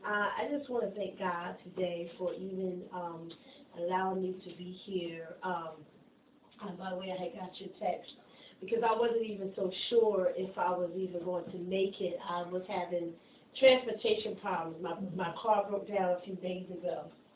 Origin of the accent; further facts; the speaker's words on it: New Jersey, United States; I'm from Ocean County, so they were having a Passover service.